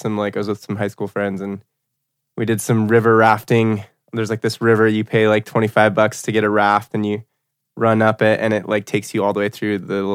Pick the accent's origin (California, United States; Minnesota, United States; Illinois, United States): California, United States; San Diego; now in Los Angeles, United States; So yeah, I was born and raised in San Diego, and I've been in LA for about like 6 years now, I want to say.